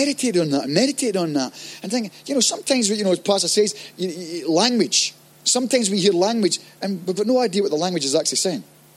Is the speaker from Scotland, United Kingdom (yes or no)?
yes; Scotland, United Kingdom; I'm Scottish. I play the bagpipes. I wear the kilt.